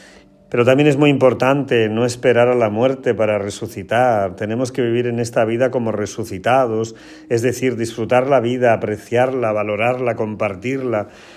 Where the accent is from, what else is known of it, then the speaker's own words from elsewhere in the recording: Porcuna, Andalusia, Spain; Yo soy de Porcuna, pero Linares está cerca de Porcuna.